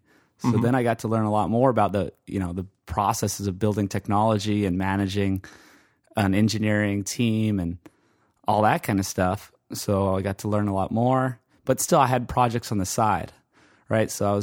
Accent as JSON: {"language": "English", "region": "Hawaii", "country": "United States", "tie": "born or raised there", "lives_now": "Los Angeles, United States", "said": "Yeah, sure. I grew up in Hawaii, so that was interesting."}